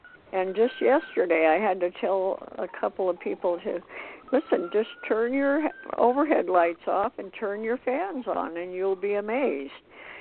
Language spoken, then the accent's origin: English; Montana, United States; moved away as an adult; I was raised in Montana and the winters were cold and I could not wait to get out of there. And I came out to California when I was 18.